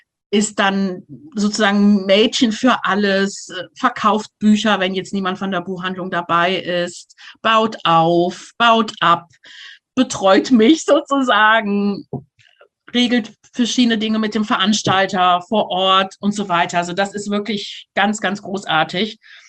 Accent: Isernhagen, Lower Saxony, Germany

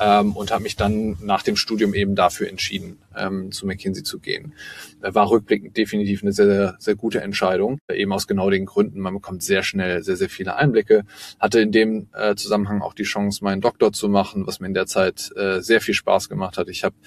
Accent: Düsseldorf, North Rhine-Westphalia, Germany; Ich bin nämlich in Düsseldorf geboren und aufgewachsen.

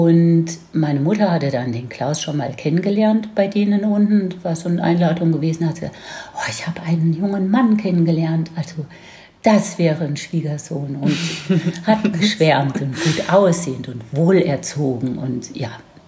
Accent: Ziegelbach, Baden-Württemberg, Germany; accent: Mannheim dialect; Oder Heidelbergerisch. Und ich bin in Ziegelbach aufgewachsen.

